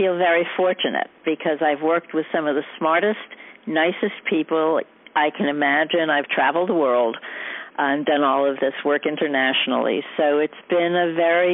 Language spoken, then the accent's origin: English; New York, United States; born there; also born or lived in Boston; Well, I was born in New York. I graduated from Boston University with a bachelor's in political science, a master's in communications. I taught briefly in New York and then moved to Boston